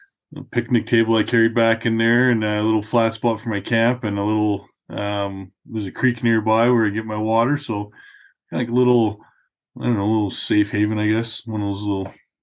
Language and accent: English; Calgary, Alberta, Canada; Well, I grew up in Calgary here. My family was an outdoor family.